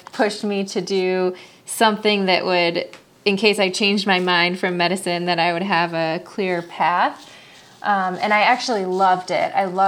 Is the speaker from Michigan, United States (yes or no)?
yes; Michigan, United States; So I grew up in Michigan.